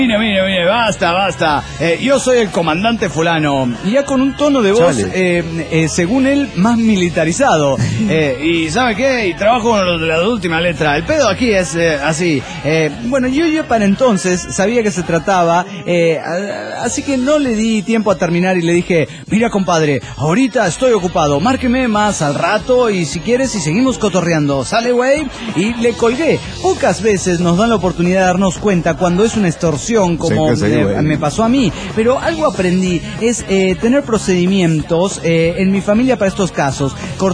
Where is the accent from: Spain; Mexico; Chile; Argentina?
Mexico; Guadalajara, Jalisco; de Guadalajara, Jalisco, México.